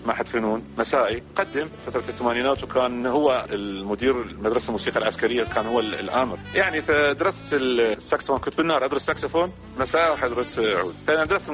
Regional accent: Iraq; أنا كعراقي بلدي أولى.

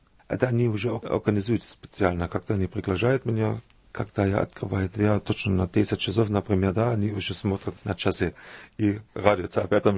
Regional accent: Saalfeld, Thuringia, Germany; Russian is a second language; Я из Восточной Германии, из Туринги, один маленький город недалеко от Веймара, Зальфельд, недалеко от Туринский лес, самый большой лес в Германии.

